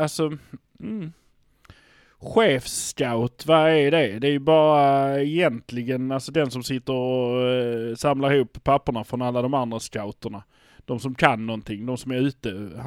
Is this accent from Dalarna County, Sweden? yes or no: no; Malmö, Skåne, Sweden; Fördelen vi har, det är att vi är från Malmö.